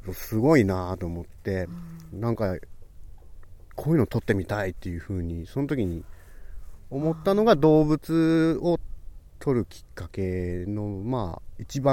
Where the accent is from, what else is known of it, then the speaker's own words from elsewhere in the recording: Obihiro, Hokkaido, Japan; 日本に帰ってきてから地元の帯広で、被写体を探した時に